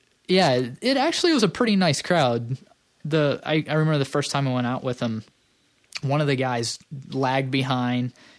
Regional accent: Flint, Michigan, United States; I can remember I grew up in Flint, Michigan.

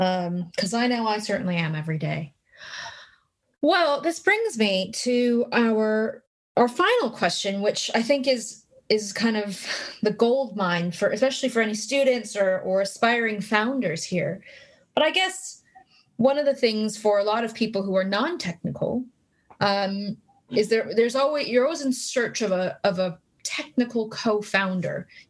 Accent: California, United States; I mean, I'm from the Silicon Valley. Both my parents were QA engineers.

